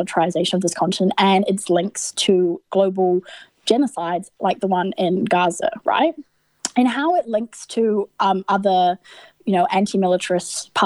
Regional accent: New Zealand; I grew up in Aotearoa, New Zealand, so I would say that New Zealand is actually like complicit

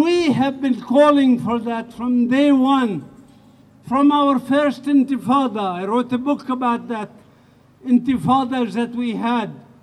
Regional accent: Bethlehem, West Bank, Palestine; English is a second language; I am from Bethlehem. Bethlehem is in the West Bank, as you know, part of Palestine.

